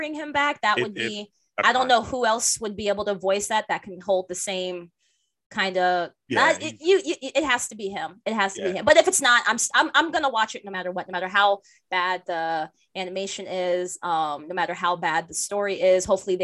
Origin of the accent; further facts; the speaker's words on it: United States; Yeah, I'm American.